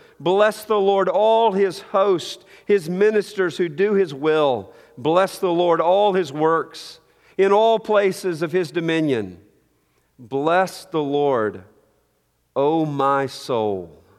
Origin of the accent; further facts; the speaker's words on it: Montgomery, Alabama, United States; And so right there in my hometown in Montgomery, Alabama, we had the Montgomery Rebels